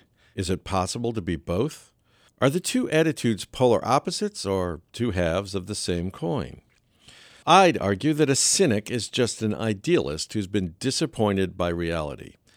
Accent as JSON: {"language": "English", "region": "Pennsylvania", "country": "United States", "said": "Equally so, I believe that someday my home state, our beloved Pennsylvania, will figure out how to provide a free, thorough, and uplifting education to all of its children."}